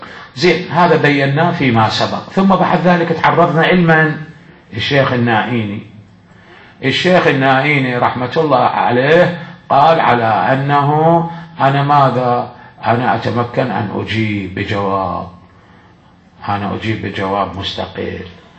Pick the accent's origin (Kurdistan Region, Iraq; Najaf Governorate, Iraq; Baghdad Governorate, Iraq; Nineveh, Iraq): Najaf Governorate, Iraq; Najaf; لأن الحمامات اللي أول كانت عندنا بالنجف